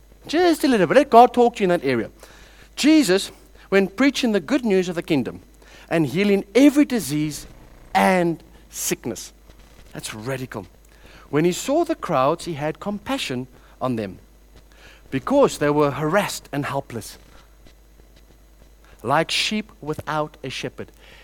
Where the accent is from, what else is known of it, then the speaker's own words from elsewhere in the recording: Cape Town, Western Cape, South Africa; I come from Cape Town.